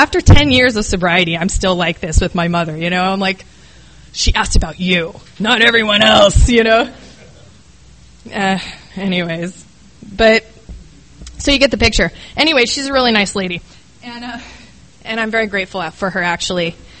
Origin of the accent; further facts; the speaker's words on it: Midwest, United States; I'm from the Midwest.